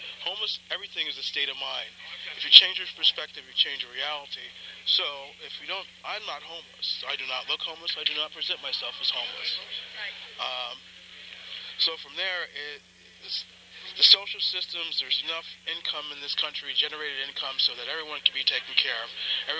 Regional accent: Northeast, United States; now in California, United States; I'm from the East Coast, Northeast Coast. I recently arrived in California back in February, and I fully intend to retire in Santa Cruz.

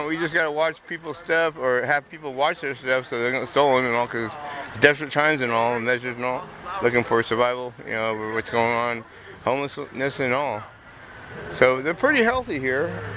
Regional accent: San Jose, California, United States; but I was born and raised in San Jose, so in the dawn of computers and all.

